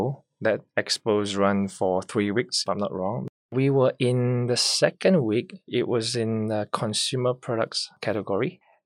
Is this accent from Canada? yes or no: no; Malaysia; Well, first up, I was born and raised in Malaysia.